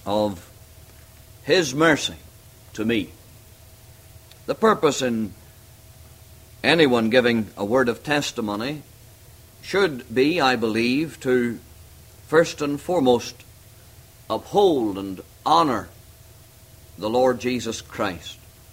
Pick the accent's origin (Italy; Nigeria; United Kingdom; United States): United Kingdom; Northern Ireland; Now, I was brought up in Northern Ireland